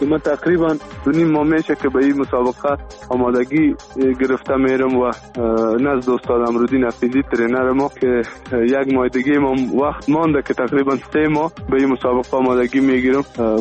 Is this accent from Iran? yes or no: no; Afghanistan; 12 کشور اروپایی به اشتراک میکنه که تنها افغانستان یعنی از آسیا ما اشتراک میکنم.